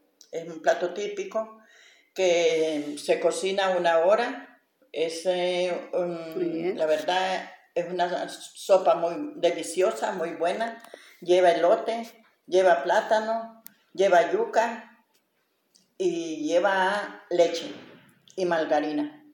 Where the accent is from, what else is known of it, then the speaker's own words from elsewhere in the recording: Honduras; soy hondureña.